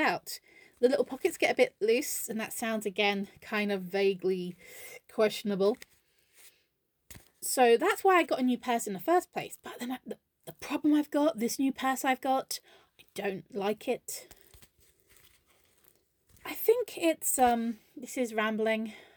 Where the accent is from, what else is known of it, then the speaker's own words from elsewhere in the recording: Yorkshire and the Humber, United Kingdom; It's like I'm from Yorkshire. Don't hit me.